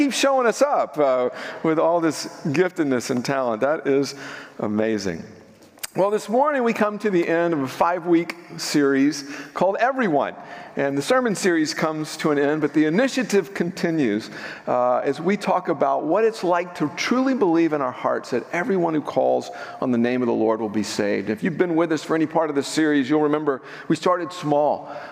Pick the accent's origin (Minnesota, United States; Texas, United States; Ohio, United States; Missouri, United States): Texas, United States; It's like some of those little towns I grew up in South Texas that have one yellow light and not even a Dairy Queen.